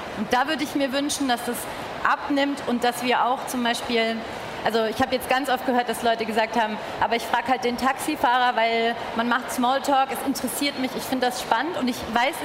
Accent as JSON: {"language": "German", "town": "Nuremberg", "region": "Bavaria", "country": "Germany", "said": "Manchmal möchte ich einfach sagen können, ich komme aus Nürnberg"}